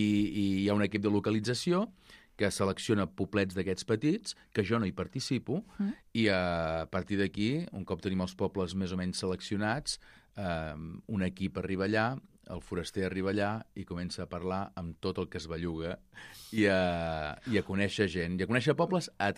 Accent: Sant Feliu de Buixalleu, Catalonia, Spain; També sóc de Sant Feliu de Buixalleu, vull dir que tampoc ho presumi massa.

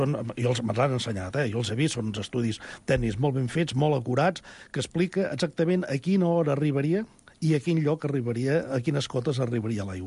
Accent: Girona, Catalonia, Spain; Jo sóc de Girona, vaig néixer a Girona, tinc parents a Mer, i, bueno, és el meu lloc de...

